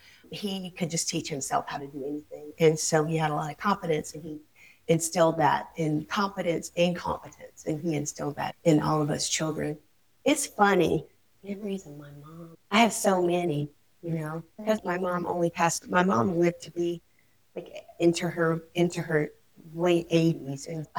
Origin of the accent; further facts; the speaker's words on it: Aiken, South Carolina, United States; born there; I was born in Aiken, South Carolina. My birthday is December the 20th, 1950.